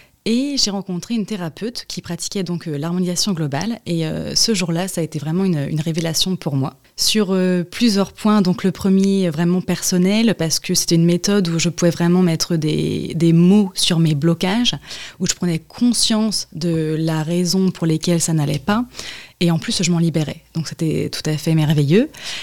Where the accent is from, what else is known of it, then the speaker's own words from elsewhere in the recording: Grand Est, France; Alors donc je viens de Champagne-Ardenne, je suis arrivée en Vendée il y a un peu plus de 2 ans.